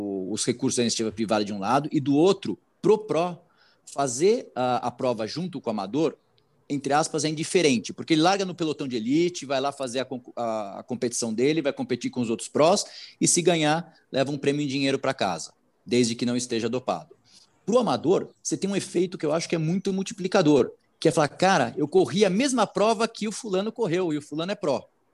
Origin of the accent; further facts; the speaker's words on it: São Paulo, Brazil; Eu, como paulistano, acharia fantástico uma prova andando pelas marginais